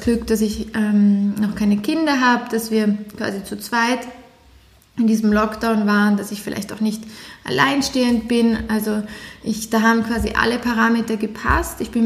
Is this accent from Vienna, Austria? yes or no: yes; Vienna, Austria; als Wienerin zu unterschreiben, dass man jetzt wirklich also Niederösterreicherin ist